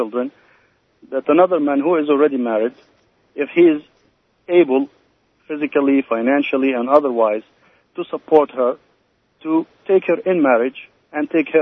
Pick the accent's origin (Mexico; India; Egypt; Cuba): Egypt; now in United States; I come from Egypt. I don't know if you know that.